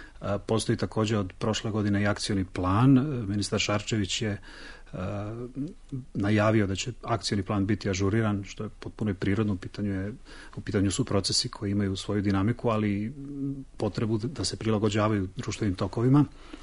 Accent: Serbia; Inače, kod nas u Srbiji postojalo je recimo pre 4-5 godina

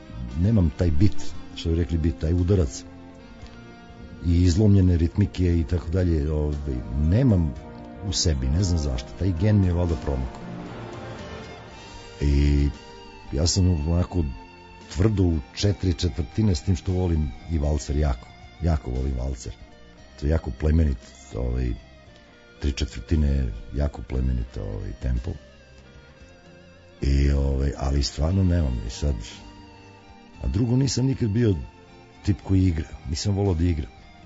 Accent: Serbia; Što me ne čini manje Srbinom, za Boga, tu sam se rodio i korene su mi tu i tako dalje

